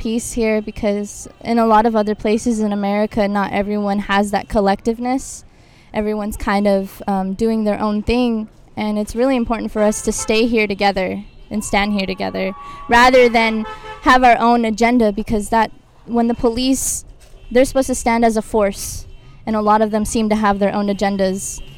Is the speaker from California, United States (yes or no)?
yes; California, United States; Yeah, I grew up on the Coyote Valley Reservation. I graduated from Willits High School. I have played sports here in Ukiah my whole life.